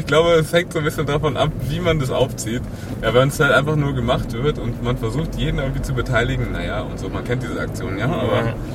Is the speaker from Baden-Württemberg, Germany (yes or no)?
no; Brandenburg, Germany; also born or lived in Berlin; geboren im Westen von Berlin und dann, weiß nicht, was habe ich gemacht? Bis zur Anfang zweiten Klasse haben wir hier gewohnt und dann bin ich nach Brandenburg umgezogen.